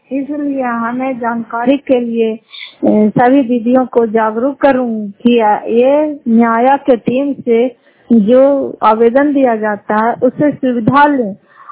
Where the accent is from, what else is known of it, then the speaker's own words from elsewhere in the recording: Fatehpur, Bihar, India; घर फतेहपुर, पंचायत मकलौता, जिला नालंदा, करापत्रा ब्लॉक की निवासी हूँ।